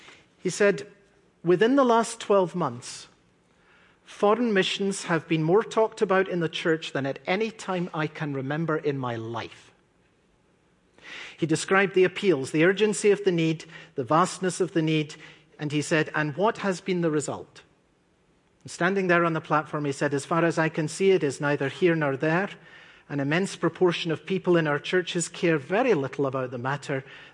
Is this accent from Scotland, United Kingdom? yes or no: yes; Edinburgh, Scotland, United Kingdom; I had a particular interest because I came from Edinburgh.